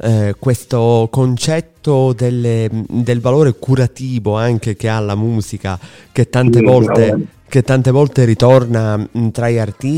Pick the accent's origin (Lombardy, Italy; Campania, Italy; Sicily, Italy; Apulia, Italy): Sicily, Italy; Sono siciliano come te, anche se siamo da due parti della Sicilia differenti, ma sono siciliano come te